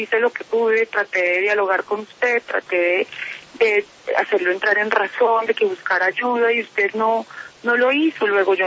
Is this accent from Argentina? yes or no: no; Colombia; lo que nosotros como colombianos decimos no es verdad